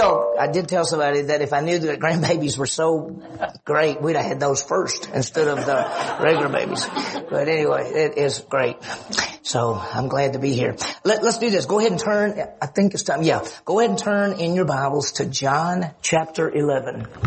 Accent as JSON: {"language": "English", "town": "Meridian", "region": "Mississippi", "country": "United States", "tie": "born or raised there", "also_born_or_lived": "Oklahoma", "said": "I grew up in Meridian, Mississippi, went to a school called Delta State, then coached at Mississippi State for about 8 years."}